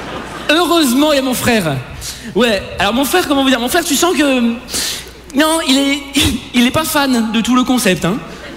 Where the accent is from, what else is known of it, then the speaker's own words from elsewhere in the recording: France; J'ai 28 ans, je suis français, gaucher, homo, j'ai la barbe rousse.